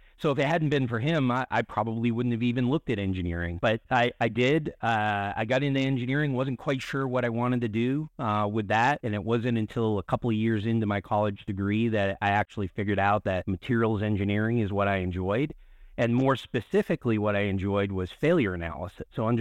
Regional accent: New Hampshire, United States; So I grew up in New Hampshire, is where I was born and raised. New England from the heart.

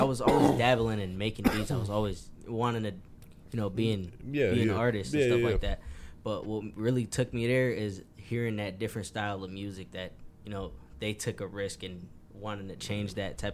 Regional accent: Cleveland, Ohio, United States; so originally, I spent a lot of time in Cleveland, growing up in Cleveland, when my parents divorced.

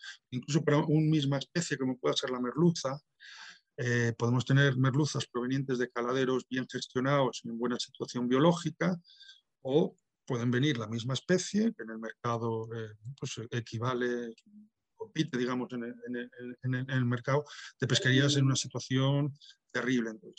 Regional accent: Galicia, Spain; en mi tierra, en Galicia, pues comemos cerca de 60 kilos de pescado al año.

